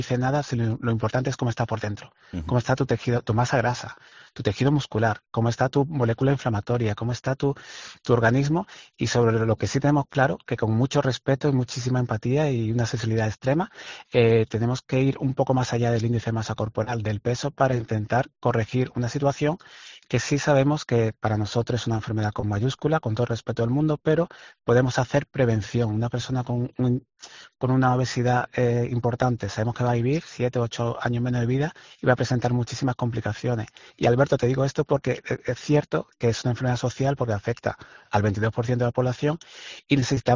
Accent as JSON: {"language": "Spanish", "region": "Andalusia", "country": "Spain", "said": "Yo vengo de un pueblo de Cádiz"}